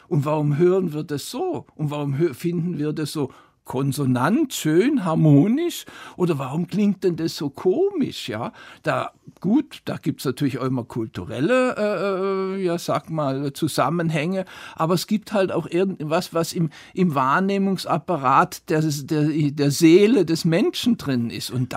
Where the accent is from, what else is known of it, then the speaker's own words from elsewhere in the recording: Konstanz, Baden-Württemberg, Germany; da war ich 18, bin in die Bibliothek in Konstanz, meine Heimatstadt gegangen